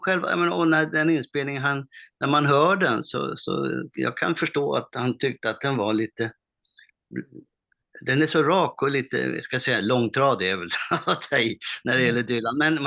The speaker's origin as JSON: {"language": "Swedish", "town": "Stockholm", "region": "Stockholm County", "country": "Sweden", "tie": "born or raised there", "said": "jag är ju född och uppvuxen i Stockholm, i Traneberg i Stockholm."}